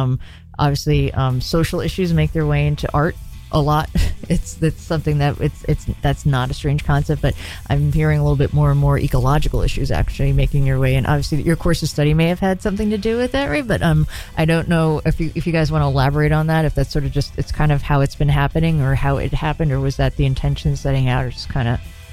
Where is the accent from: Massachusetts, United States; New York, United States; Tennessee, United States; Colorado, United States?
New York, United States; New York City; I grew up in New York City and in Brooklyn